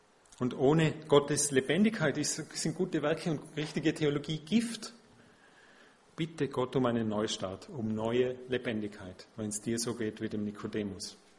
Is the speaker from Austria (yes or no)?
yes; Austria; Und bei uns in Österreich hat fast jeder eine Bibel zu Hause.